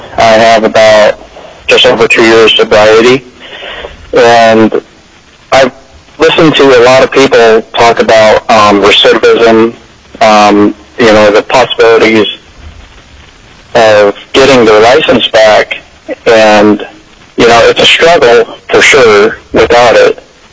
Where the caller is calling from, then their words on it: Fairbanks, Alaska, United States; I'm calling from Fairbanks, Alaska.